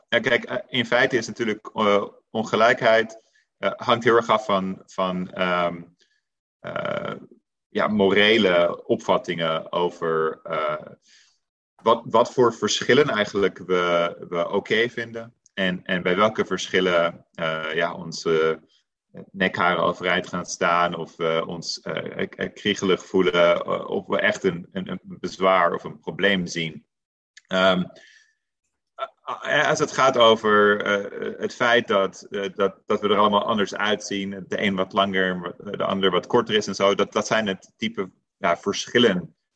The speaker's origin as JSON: {"language": "Dutch", "town": "Amsterdam", "region": "North Holland", "country": "Netherlands", "tie": "born or raised there", "also_born_or_lived": "United States / London", "said": "ik ben geboren getogen in Amsterdam. Heb daar gestudeerd, ben uiteindelijk in Amerika beland, aan Harvard, waar ik ben gepromoveerd, een tijdje les heb gegeven ook. Ik heb ook in Londen gewoond en gewerkt."}